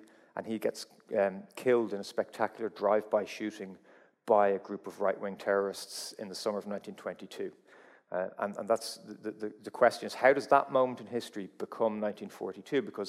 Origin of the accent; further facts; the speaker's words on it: Ireland; I'm not from Germany. I'm from Ireland. I grew up in Ireland. I had no connection to Germany whatsoever.